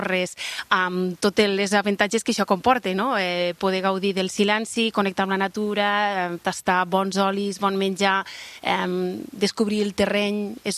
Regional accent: Lleida, Catalonia, Spain; born there; els meus avis eren aragonesos, per part de pare, i bueno, doncs van vindre aquí fa molts anys, i bueno, jo ja soc nascuda aquí a Lleida, però sí, sí, amb arrels aragoneses.

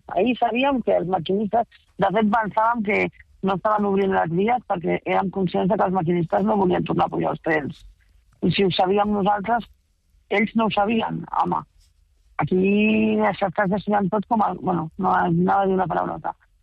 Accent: Tarragona, Catalonia, Spain; Jo soc de Tarragona i tinc la possibilitat que tingui autobús directe.

